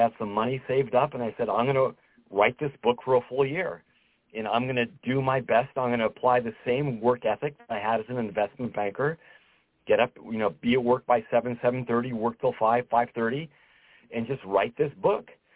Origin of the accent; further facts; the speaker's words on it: United States; My lesson, and I'm an American writer, and I want to be successful in America.